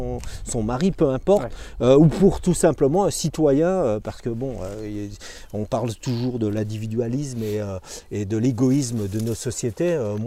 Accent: Belgium; now in France; C'est quelque chose qui s'est complètement perdu ici ou même chez nous, chez moi en Belgique, même si maintenant je suis sartois d'adoption

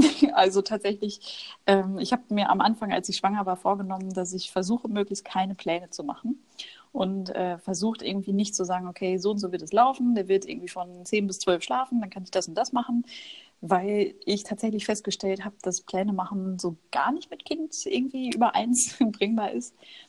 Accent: North Rhine-Westphalia, Germany; Ich bin im Ruhrgebiet groß geworden, geboren und da schlägt auch immer noch mein Herz.

